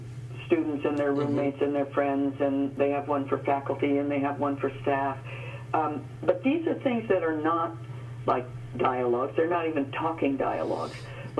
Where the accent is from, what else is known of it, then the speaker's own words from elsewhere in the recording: Montana, United States; I come from Montana, and the Native people are still, after all these years, among the least understood American communities.